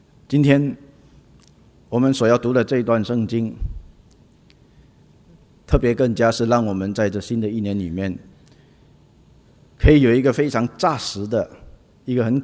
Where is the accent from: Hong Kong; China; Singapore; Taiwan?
Singapore; 你都知道我们新加坡人啊